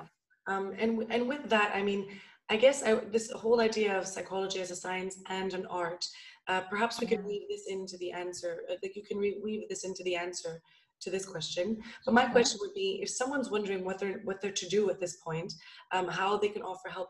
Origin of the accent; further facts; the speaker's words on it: Montreal, Quebec, Canada; but I'm from Montreal too.